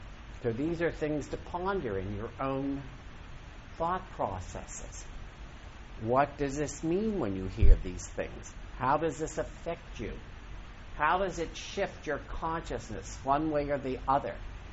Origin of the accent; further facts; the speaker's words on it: Duncannon, Pennsylvania, United States; I grew up in Pennsylvania. I spent 18 years of my life in a small town called Duncannon, Pennsylvania, outside of Harrisburg, in a county called Perry County.